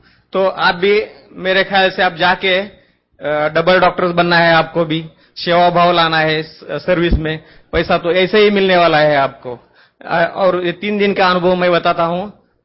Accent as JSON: {"language": "Hindi", "region": "Maharashtra", "country": "India", "said": "मैं महाराष्ट्र से हूँ, वो देहाती एरिया में प्रैक्टिस करता हूँ, जहां अभी तक रिसेप्शन, सोनोग्राफी सेंटर्स ऐसा कुछ नहीं है उस एरिया में।"}